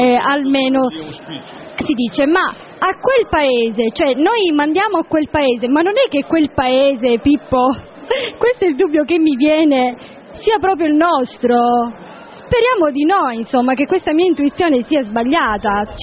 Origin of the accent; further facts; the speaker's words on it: Pozzallo, Sicily, Italy; No, sono di Pozzallo.